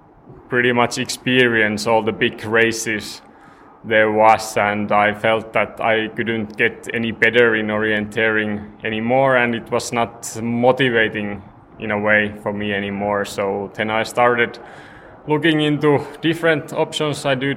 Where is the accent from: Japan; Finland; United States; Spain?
Finland; Southern Finland; English is a second language; In Finland, in southern Finland, yeah.